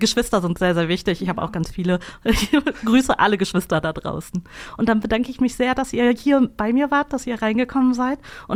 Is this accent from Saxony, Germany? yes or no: no; Ratingen, North Rhine-Westphalia, Germany; Ich komme auch ursprünglich aus Ratingen.